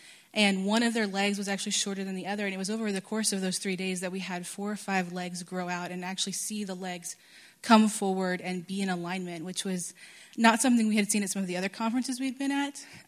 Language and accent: English; Texas, United States; I'm from Texas, and I go to the Global School of Supernatural Ministry as well